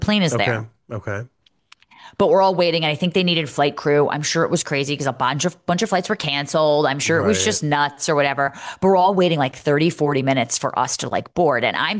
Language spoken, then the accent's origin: English; Northeast, United States; and growing up in the Northeast, like